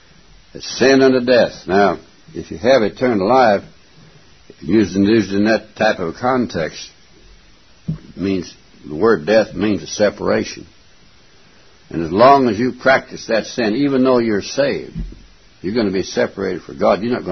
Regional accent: Scotland, United Kingdom; I believe in the profit system. I'm a Scot. I have to believe in that.

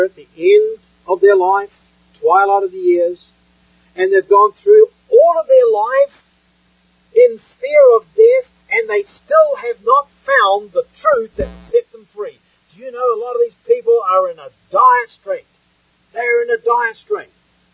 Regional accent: New Zealand; I come from New Zealand, for those that don't know

